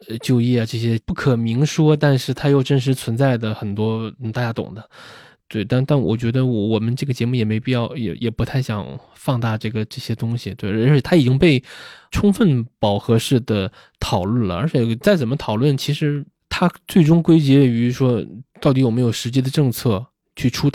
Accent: Shenyang, Liaoning, China; 因为我是沈阳的嘛，就东北当时双职工家庭还是非常普遍的

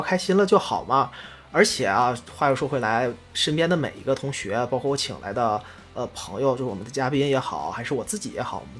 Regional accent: Northeast China, China; 我就是东北人，

